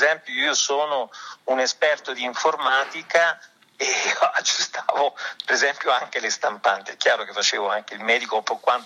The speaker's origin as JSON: {"language": "Italian", "town": "Brindisi", "region": "Apulia", "country": "Italy", "tie": "born there", "said": "sono originario di Brindisi"}